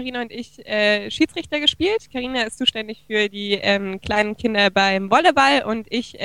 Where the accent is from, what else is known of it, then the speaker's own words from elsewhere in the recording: Tübingen, Baden-Württemberg, Germany; now in Peru; Und wir kommen aus Tübingen und machen gerade ein Weltwärtsprojekt. Und deswegen sind wir jetzt in Peru in der Schule.